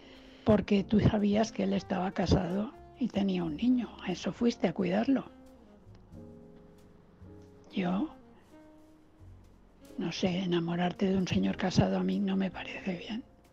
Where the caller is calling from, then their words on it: Valencia, Valencian Community, Spain; de Valencia.